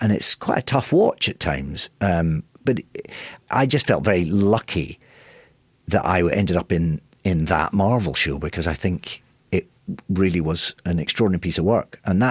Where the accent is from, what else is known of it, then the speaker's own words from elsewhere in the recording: Scotland, United Kingdom; moved away; patriotic and proud of Scotland in a way that I never really appreciated when I was there. I love being Scottish.